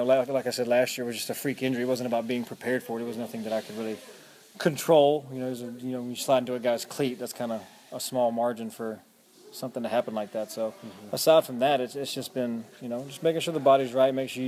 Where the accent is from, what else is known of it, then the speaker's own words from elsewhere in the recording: Georgia, United States; It's a local foundation back home that I started myself. In Georgia? In Georgia, yeah, in my hometown of Effingham County.